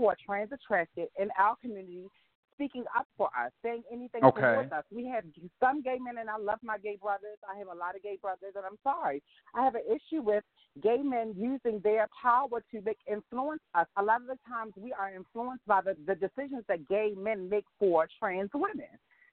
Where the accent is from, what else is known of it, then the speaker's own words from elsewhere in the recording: Baltimore, Maryland, United States; now in California, United States; I live in California. I'm from Baltimore. And the rules in Baltimore are totally different than some of the other cities that I have lived in.